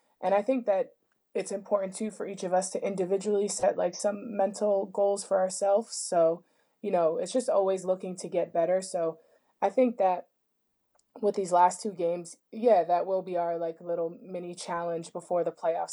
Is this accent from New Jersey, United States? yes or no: yes; Bedminster, New Jersey, United States; growing up there, I grew up in Bedminster, but I actually went to a high school. There was like a couple towns together that went to the same high school called Bernards High School. So it's more of like a uppity area where people are pretty well off.